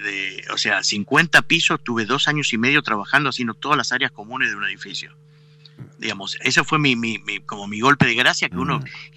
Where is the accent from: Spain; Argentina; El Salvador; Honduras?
Argentina; Buenos Aires; No, la Argentina no era un país donde se instalaba mármol, más en capital, de donde yo venía.